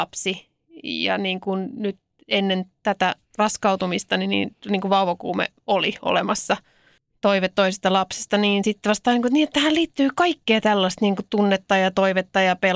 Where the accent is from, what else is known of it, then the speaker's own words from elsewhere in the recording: Helsinki, Uusimaa, Finland; Mutta mä oon helsinkiläinen.